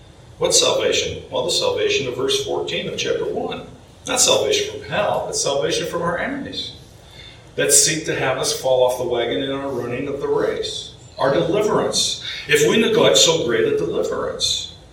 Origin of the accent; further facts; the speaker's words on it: Le Mars, Iowa, United States; and I was in my hometown of Lamar's, Iowa.